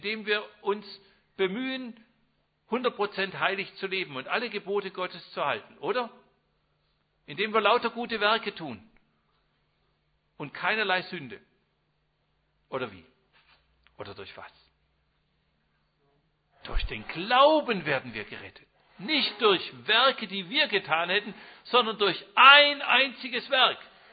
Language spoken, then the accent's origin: German; Swabia, Germany; Ich bin Schwabe, deswegen sage ich Häusle.